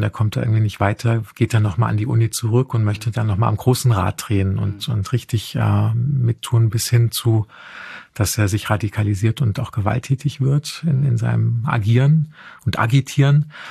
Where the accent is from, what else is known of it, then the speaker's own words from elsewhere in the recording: Frankfurt, Hesse, Germany; also born or lived in Offenbach; meine Kindheit in Frankfurt und Offenbach